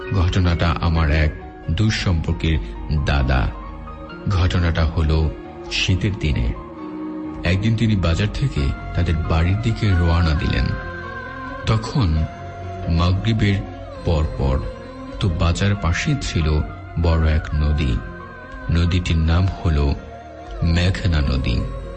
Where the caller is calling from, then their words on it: Dhaka, Dhaka Division, Bangladesh; আমি ঢাকা মিরপুর এক থেকে বলছি